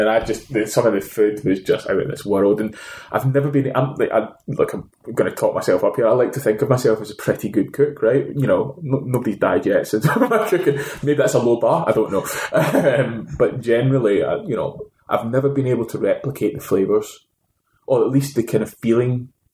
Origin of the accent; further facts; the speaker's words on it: Hamilton, Scotland, United Kingdom; So the interesting thing was that we came from Hamilton